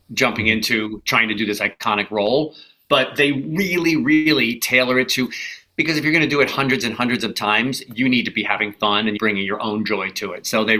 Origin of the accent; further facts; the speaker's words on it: New York, United States; Sometimes I go back for sports in New York, because I'm from New York in 1969.